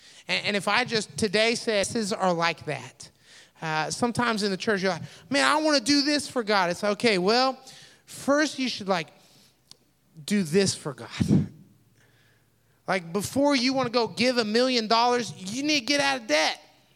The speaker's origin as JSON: {"language": "English", "town": "The Woodlands", "region": "Texas", "country": "United States", "tie": "born or raised there", "said": "I grew up in the Woodlands."}